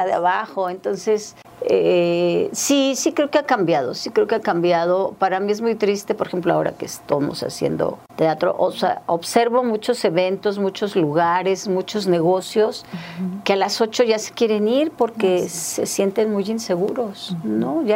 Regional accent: Cuernavaca, Morelos, Mexico; Pues yo soy de aquí, de Cuernavaca, entonces recuerdo a varios de mis primos

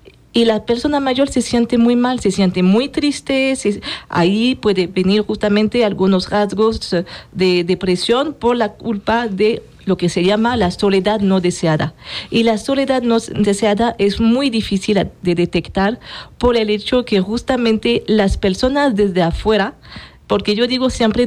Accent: France; Y en mi país, en Francia, cuando se habla de las familias mexicanas

